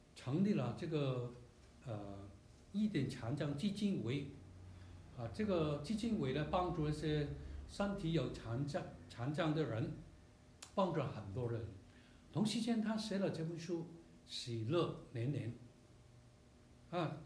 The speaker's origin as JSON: {"language": "Chinese", "country": "China", "said": "我们中国人有句话，人无远虑必有什么近忧。"}